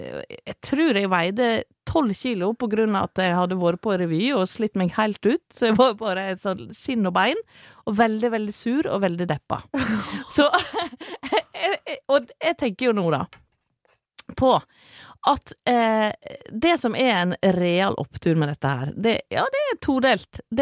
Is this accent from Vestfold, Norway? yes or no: yes; Vestfold, Norway; du må huske at jeg kom fra Vestfold, som by på by på by. Det ikke Oslo, men det ganske urbant allikevel, det mye folk, og det jeg glad i.